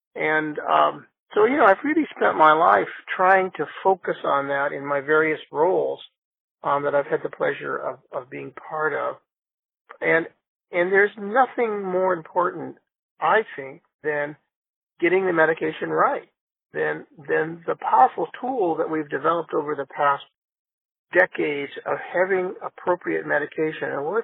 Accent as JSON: {"language": "English", "country": "Sierra Leone", "tie": "born or raised there", "said": "I grew up in Sierra Leone, West Africa. My parents were both working there."}